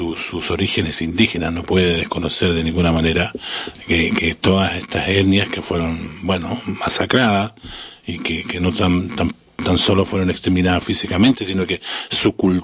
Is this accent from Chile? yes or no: yes; Chile; que es un país donde florece, digamos, la música, florece la poesía. No en vano, como hablábamos en el otro programa, Chile